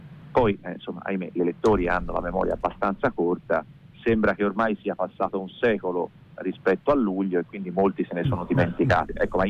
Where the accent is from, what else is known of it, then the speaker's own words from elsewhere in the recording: Prato, Tuscany, Italy; io sono toscano, sono pratese